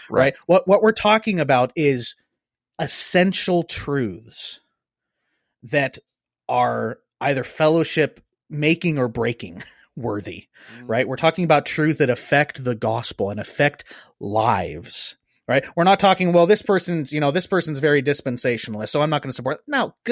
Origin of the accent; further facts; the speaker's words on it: Louisiana, United States; and I'm Cajun here, guys.